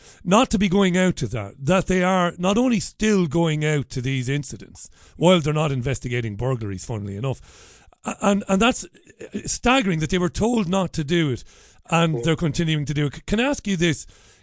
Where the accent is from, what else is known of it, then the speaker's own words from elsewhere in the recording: Ireland; for years growing up in Ireland, you know, people quite rightly kept their opinions to themselves on certain issues